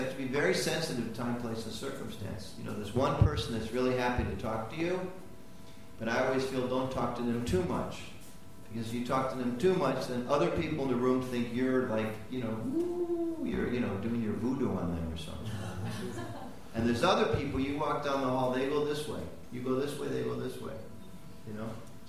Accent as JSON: {"language": "English", "country": "United States", "said": "I'll give you a hint. I'm from America."}